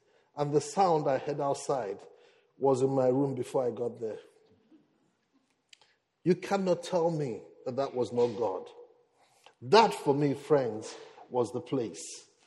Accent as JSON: {"language": "English", "country": "Nigeria", "said": "I come from Nigeria, we don't eat cold porridge at night."}